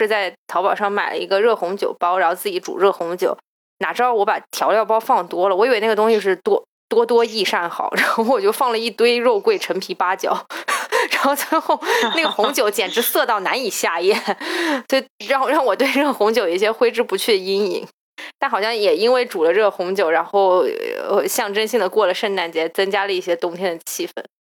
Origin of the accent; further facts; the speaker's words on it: Jiangsu, China; 然后因为作为江苏人，江苏有一个特产叫海门羊肉，那个羊肉就是每年冬天都会吃，然后以前小时候家里就是会有那种红烧的带皮羊肉